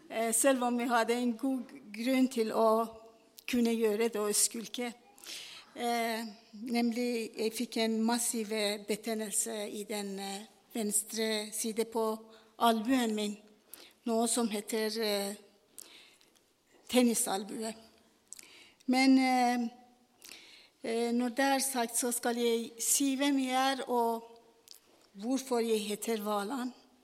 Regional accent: Iran; Norwegian is a second language; now in Norway; Jeg kommer fra Iran.

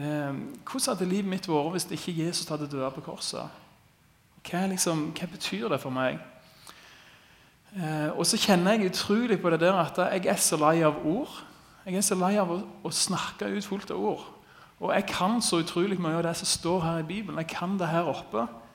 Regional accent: Vigrestad, Rogaland, Norway; Jeg kommer også fra Vigrestad. Jeg er oppvoksen der, og hele livet mitt, utenom noen lite år kanskje, har jeg bodd der.

